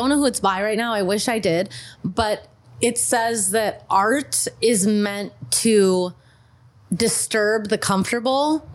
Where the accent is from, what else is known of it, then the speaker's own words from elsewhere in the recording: Montana, United States; I know that my hometown in Montana knows, and I know that people in London know.